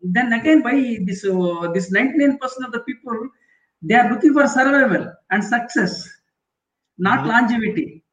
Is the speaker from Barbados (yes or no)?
no; India; born there; See, I was born in India. That is different.